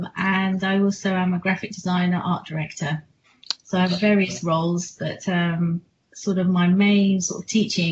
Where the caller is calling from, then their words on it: Ealing, London, United Kingdom; Well, I'm based at my home office at the moment in Ealing.